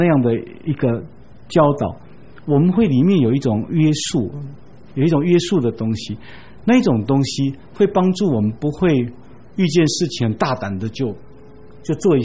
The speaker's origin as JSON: {"language": "Chinese", "country": "China", "said": "所以对我来讲，以我们中国人来讲"}